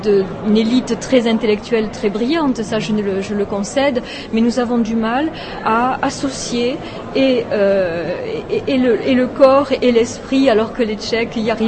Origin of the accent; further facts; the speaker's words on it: France; nous recevons, nous en tant que Français, beaucoup